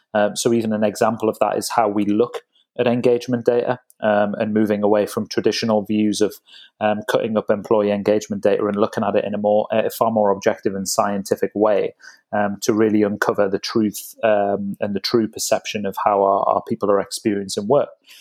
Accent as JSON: {"language": "English", "region": "North East England", "country": "United Kingdom", "tie": "born or raised there", "said": "But yeah, born and bred in the Northeast."}